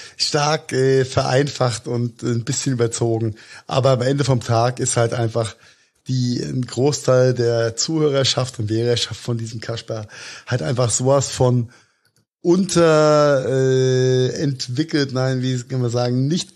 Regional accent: Rhineland-Palatinate, Germany; Wir kommen aus Rheinhessen.

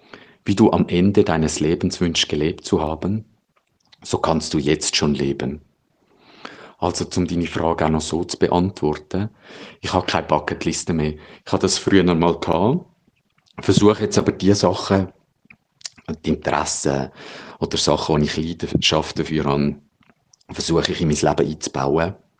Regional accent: Zurich, Switzerland; ich bin 38, ich komme aus Zürich

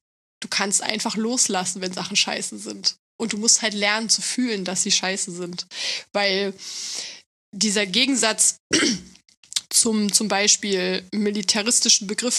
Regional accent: East Germany, Germany; Und wie gesagt, ich komme aus Ostdeutschland.

